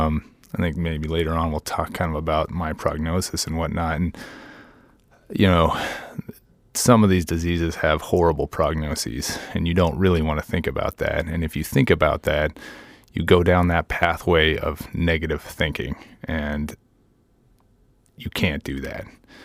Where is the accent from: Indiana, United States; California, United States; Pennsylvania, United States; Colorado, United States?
Colorado, United States; So, I grew up in Colorado. I was a big Nordic skier.